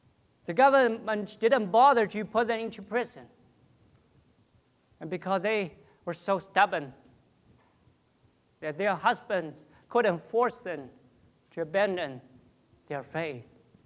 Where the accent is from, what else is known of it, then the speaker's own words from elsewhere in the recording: China; Brothers and sisters, I came from China And I am always amazed by the rapid growth of the church in China.